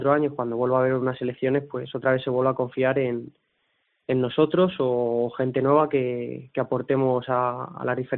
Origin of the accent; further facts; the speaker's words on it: Pravia, Asturias, Spain; Yo siempre he dicho muy orgulloso que me siento praveño, porque he nacido aquí, me crié aquí y toda mi vida la desarrollé aquí.